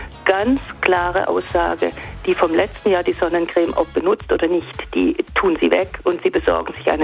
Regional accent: Baden-Württemberg, Germany; Und ich muss sagen, als Schwäbin

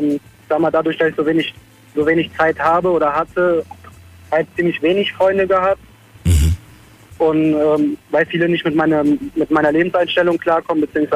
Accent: Sinzig, Rhineland-Palatinate, Germany; Also ich komme aus dem Kreis Ahrweiler und also viel mehr aus Sinzig komme ich.

